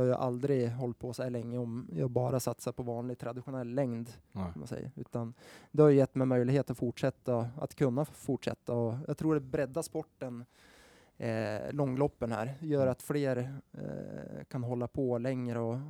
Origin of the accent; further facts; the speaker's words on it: Sweden; Jag som svensk tyckte väl ändå inte att det var så farligt.